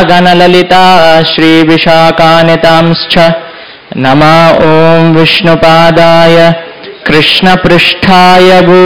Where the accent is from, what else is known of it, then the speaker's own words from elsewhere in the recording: South India, India; Hindi is a second language; now in Mumbai, India; मैं भी दक्षिण से हूँ तो मेरा हिंदी इतना शुद्ध नहीं है। जैसे गोस्वामी जी वृंदावन गए ऐसा मैं मुंबई आ गया